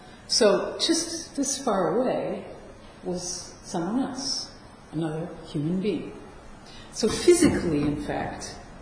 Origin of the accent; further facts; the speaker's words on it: France; English is a second language; I come from France, there are a lot of Portuguese people in France